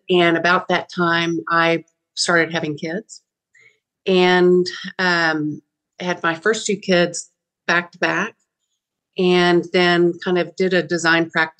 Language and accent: English; Massachusetts, United States; born there; So he was stationed out of Massachusetts. That's why I was born up there.